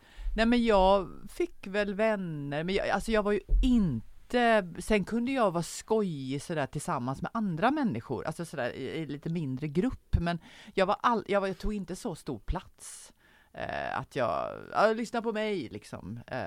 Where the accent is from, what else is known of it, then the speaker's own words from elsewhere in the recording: Skåne, Sweden; also born or lived in Gothenburg; Och jag är då född i Göteborg, och sen så när jag var 10 så flyttade vi ner till Skåne. Men jag bestämde mig för att jag ska aldrig börja prata skånska. Men jag blev ganska bra på härma skånska.